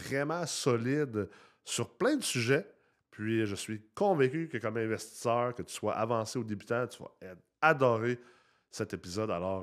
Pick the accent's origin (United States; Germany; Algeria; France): United States; now in Canada; Moi, j'ai grandi aux States.